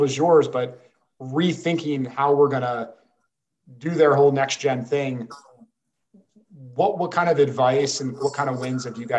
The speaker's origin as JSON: {"language": "English", "region": "Maryland", "country": "United States", "tie": "born or raised there", "lives_now": "Austin, United States", "said": "I grew up in the Baltimore County area. So that's always cool, but I'm recording here from Austin, Texas, where I've lived for the past 12 years or so."}